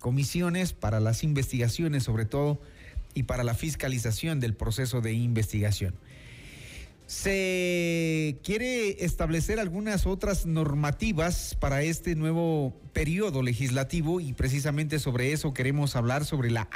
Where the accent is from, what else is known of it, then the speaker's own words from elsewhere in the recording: Ecuador; que otorgue leyes que permitan darnos la tranquilidad como ecuatorianos